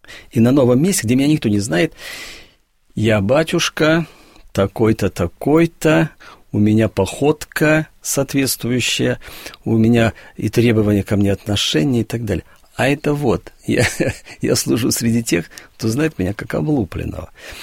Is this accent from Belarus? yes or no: yes; Western Belarus, Belarus; Во-первых, потому что я и сам из Западной Беларуси